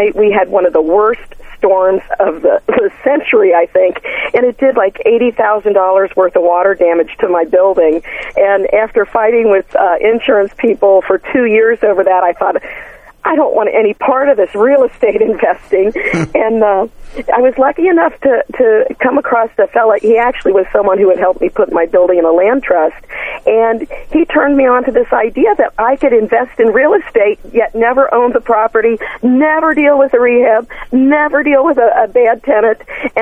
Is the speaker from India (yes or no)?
no; Cincinnati, Ohio, United States; I'm from Cincinnati, and I started buying locally.